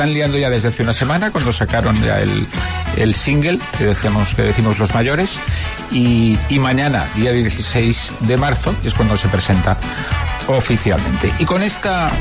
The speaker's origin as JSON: {"language": "Catalan", "town": "Torrent", "region": "Valencian Community", "country": "Spain", "tie": "born or raised there", "said": "I això que el meu poble és Torrent, o sea, que és una ciutat"}